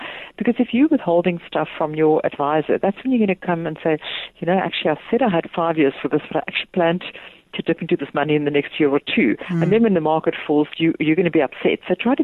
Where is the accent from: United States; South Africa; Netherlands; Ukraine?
South Africa; As a South African, you do need to have offshore investments.